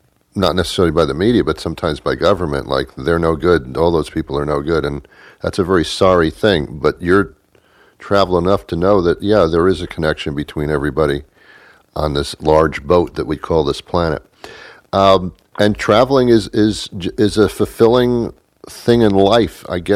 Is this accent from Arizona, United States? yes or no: no; New Jersey, United States; also born or lived in New York; Actually, I was born in New York, and then I lived in New Jersey. I was brought up in New Jersey from the age, I think they moved me, my parents moved me to New Jersey.